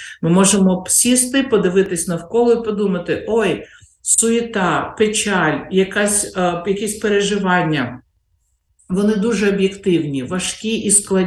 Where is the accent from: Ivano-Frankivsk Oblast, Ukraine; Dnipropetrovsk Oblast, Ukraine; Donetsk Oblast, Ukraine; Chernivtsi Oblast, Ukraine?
Dnipropetrovsk Oblast, Ukraine; бо на Дніпропетровщині, звідки я родом, трохи не так святкують